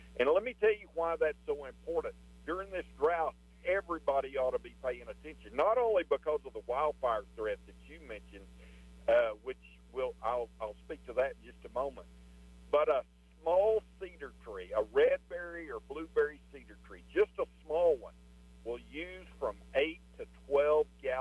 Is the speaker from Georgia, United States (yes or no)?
no; Texas, United States; I remember growing up in the Texas Panhandle as a kid.